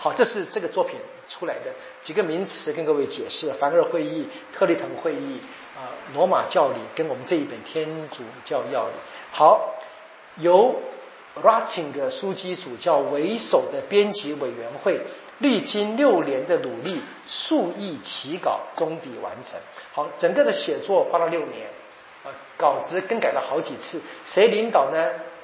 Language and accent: Chinese; China; 为什么我们中国人自己不能够就决定了？